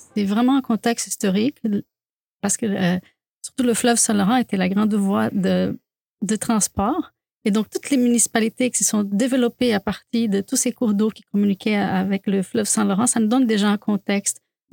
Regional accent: Recife, Pernambuco, Brazil; French is a second language; moved away; dans mon enfance, j'ai beaucoup entendu parler des histoires d'inondations dans ma ville natale de Recife, connue pour être la Venise brésilienne, avec 70 ponts.

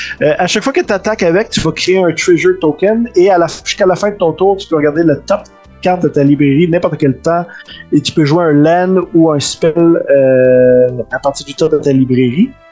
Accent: Quebec, Canada; Moi, je viens de la Gaspésie, là, j'ai tout trippé sur les bateaux.

